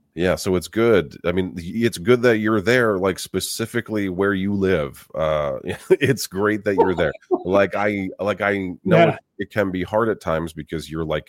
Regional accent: New York, United States; I mean, I'm from New York, and you get a larger tip if you go fast, right?

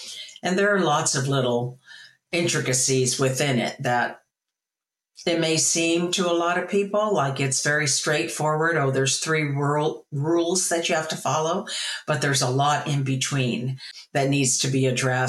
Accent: California, United States; moved away as an adult; now in Florida, United States; Well, I'm from the West Coast, way West Coast, being California.

